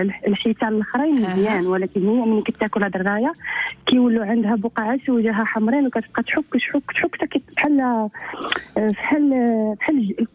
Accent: Yemen; انا يمني لقيت هذا الموضوع

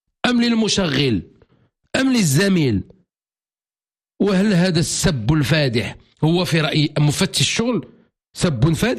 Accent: Morocco; حنا عندنا في المغرب مازال ما عندناش بلاصة للكرامة الإنسان

